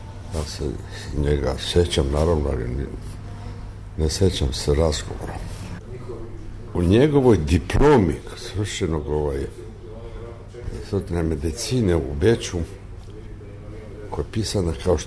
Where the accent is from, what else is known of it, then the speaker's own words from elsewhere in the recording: Prizren, Kosovo; born there; Ja sam rođen u Prizrenu. Moj otac je bio lekar, ja rođen je bio opštinski lekar, prizrenski